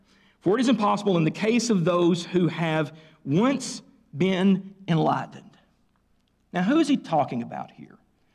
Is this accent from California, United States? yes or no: no; Tennessee, United States; Now, I know that's not good English, but I'm from Tennessee, so I know you will forgive me.